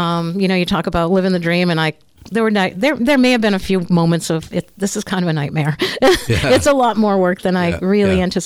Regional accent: Harpswell, Maine, United States; Grew up in a duck blind with my dad and my grandfather down on the New Meadows River. I grew up in Harpswell on Great Island.

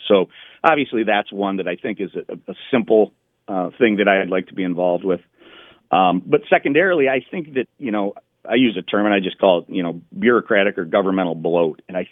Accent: Clay Township, Michigan, United States; I grew up in Clay Township. I've been a resident of Clay Township my entire life. My family's been in Clay Township for over 100 years.

